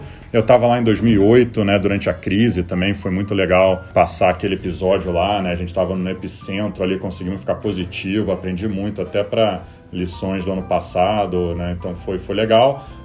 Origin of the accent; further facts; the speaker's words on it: Rio de Janeiro, Brazil; moved away as an adult; also born or lived in New York; now in São Paulo, Brazil; eu nasci no Rio, estudei em escola americana lá.